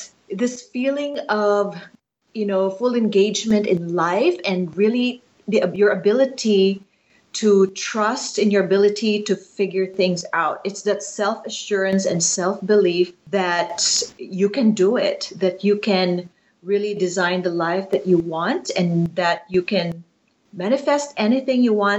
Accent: Philippines; now in United States; I'm actually Filipino. I came from the Philippines in 1984. I immigrated here in the U.S. with my family, with my mom and my two brothers.

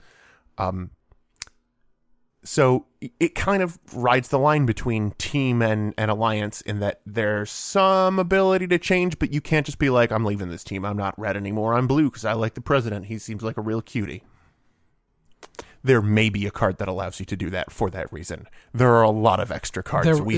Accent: Michigan, United States; Somehow I grew up in Michigan and I've never played Euchre.

